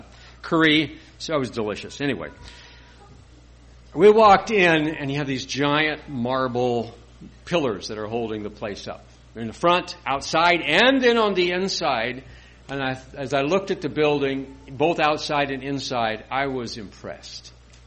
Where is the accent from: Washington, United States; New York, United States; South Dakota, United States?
South Dakota, United States; also born or lived in England; And I had no idea, being an American from South Dakota, that there was such a real club.